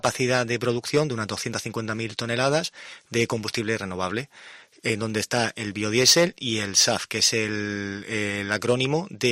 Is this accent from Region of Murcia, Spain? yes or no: yes; Cartagena, Region of Murcia, Spain; una gran responsabilidad y un privilegio el poder trabajar aquí en mi tierra. Ten en cuenta que yo cursé mis estudios aquí en la Universidad Politécnica de Cartagena